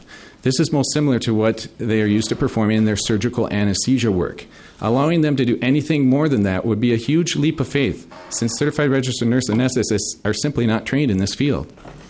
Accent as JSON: {"language": "English", "town": "Bemidji", "region": "Minnesota", "country": "United States", "tie": "born or raised there", "said": "I grew up in Bemidji, Minnesota, and my parents still live there."}